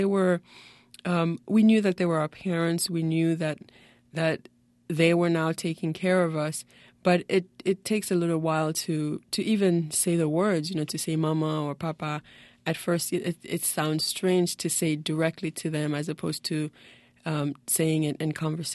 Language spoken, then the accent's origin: English; Haiti; English is a second language; now in New York, United States; Well, I was different because I didn't speak English, you know, and also when I did speak, I spoke with an accent for most of my New York life, if you will.